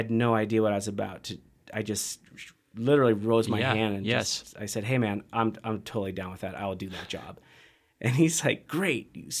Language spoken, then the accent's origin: English; Bend, Oregon, United States; I grew up skiing in Bend